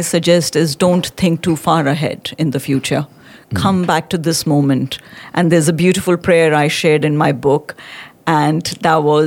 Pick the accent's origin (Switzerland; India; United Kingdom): India; gone through so many challenges growing up in India as a girl